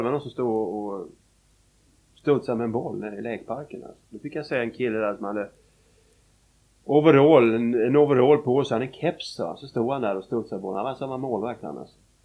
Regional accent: Tyresö, Stockholm County, Sweden; born or raised there; also born or lived in Malmö

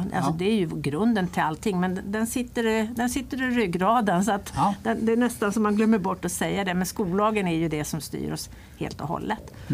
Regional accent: Stockholm, Stockholm County, Sweden; moved away as an adult; now in Stenungsund, Sweden; Jag är född och uppvuxen i Stockholm. Jag har jobbat i Stockholms stad i 24 år.

